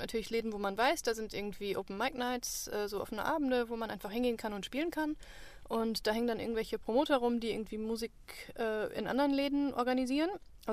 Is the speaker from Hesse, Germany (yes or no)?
yes; Frankfurt, Hesse, Germany; ich komme ja, wie gesagt, aus Frankfurt